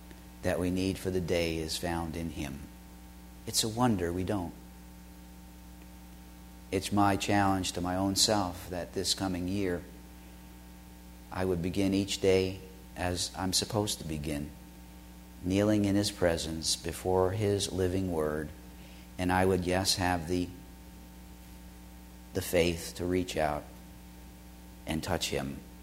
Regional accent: New York City, New York, United States; As I said, I grew up in New York City, and no one ever knocked on my door and told me I needed to be born again.

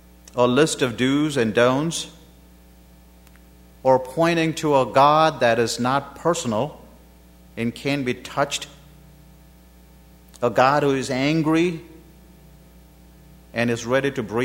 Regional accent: India; I'm an Indian, born in India.

